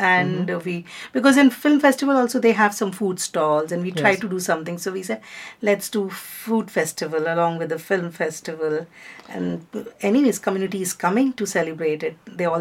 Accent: India; Being an Indian, I think we're very passionate about food.

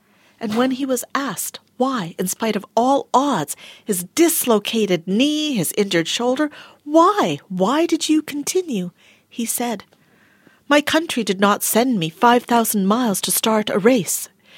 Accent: Tanzania; born there; Although both Dad, well, obviously Dad is Indian, so that means I'm Indian too, but both Dad and I were born in Tanzania.

